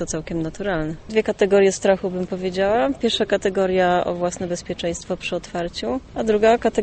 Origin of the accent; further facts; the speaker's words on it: Nowy Targ, Lesser Poland, Poland; Ja się wychowałam w Nowym Targu, gdzie od zawsze widniały czasze spadochronu na niebie